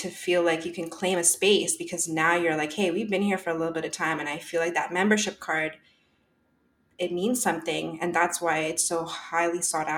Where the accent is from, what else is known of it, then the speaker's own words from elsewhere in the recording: Ottawa, Ontario, Canada; growing up in Bayshore and in a very immigrant neighborhood in Ottawa